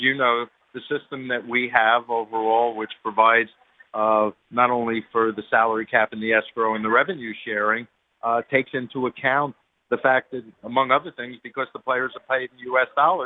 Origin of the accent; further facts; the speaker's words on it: New York, United States; But I grew up in New York, so you can you draw your own conclusions